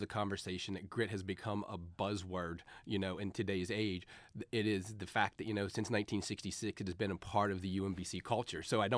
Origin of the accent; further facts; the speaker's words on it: Maryland, United States; I'm from Garrett County, where your name is your most important thing. You grow up in that area with a strong sense of values and a work ethic.